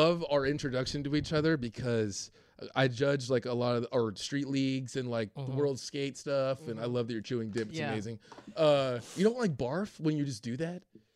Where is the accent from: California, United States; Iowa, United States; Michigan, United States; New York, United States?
California, United States; Laguna Hills; Yeah, I'm from Laguna Hills.